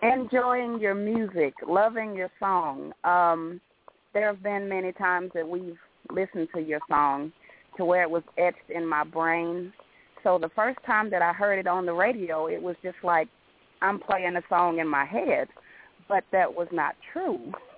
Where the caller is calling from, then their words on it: Florence, Alabama, United States; I'm calling from Florence, Alabama.